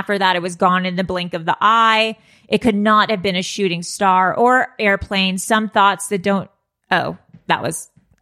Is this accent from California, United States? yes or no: yes; Malibu, California, United States; I grew up in Malibu.